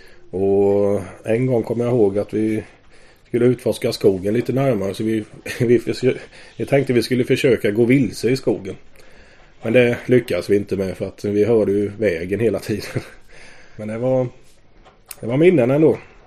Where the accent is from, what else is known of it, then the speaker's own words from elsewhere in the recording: Ödestuge, Jönköping County, Sweden; Jag kommer från Ödestuge från början. Jag flyttade dit 1985. Så till 5 års ålder så var jag uppvuxen i Jönköping, Gröna gatan.